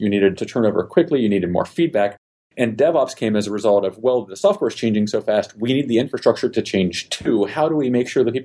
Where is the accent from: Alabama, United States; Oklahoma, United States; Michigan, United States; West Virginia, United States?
West Virginia, United States; Well, I grew up in West Virginia, and that was not the most technologically forward place. It's a very lovely people for the most part.